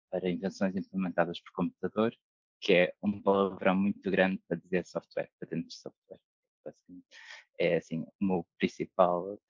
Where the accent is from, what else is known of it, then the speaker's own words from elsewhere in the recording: Paredes, Porto, Portugal; escolhe um curso mais perto de casa, sou de Paredes